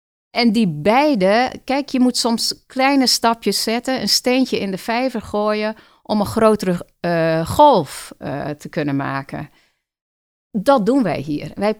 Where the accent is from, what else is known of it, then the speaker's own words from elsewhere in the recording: Friesland, Netherlands; En ik kom oorspronkelijk uit Friesland en ik heb veel op de boerderij gespeeld.